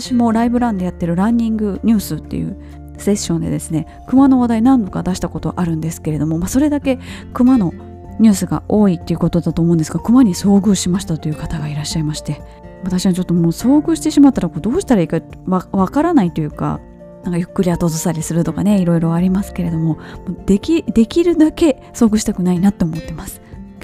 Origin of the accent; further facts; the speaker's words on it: Kobe, Hyogo, Japan; 私の地元神戸で行われました六甲縦走キャノンボール